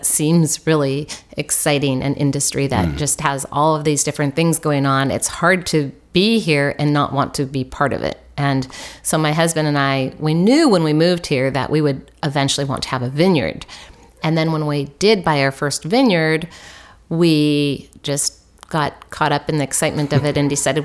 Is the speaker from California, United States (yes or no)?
yes; Santa Rosa, California, United States; also born or lived in Berkeley / Marin County; I grew up an hour from here. I was born in Berkeley, raised in Santa Rosa, and then out in the western part of Marin County.